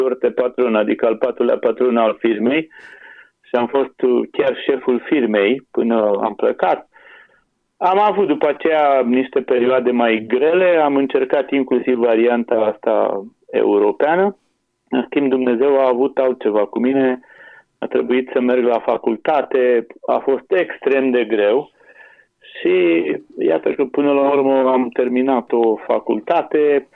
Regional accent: Drăgăneasa, Prahova, Romania; satul Drăgăneasă, unde locuiesc eu și astăzi, este primul sat din România unde a avut sonde în erupție liberă, petrolul a ajuns până în Dunăre

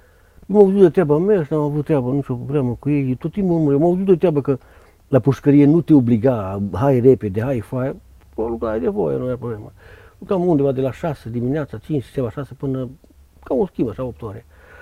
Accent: Pescari, Caraș-Severin, Romania; eu am crescut unde stau, la Pescari sau Coronin

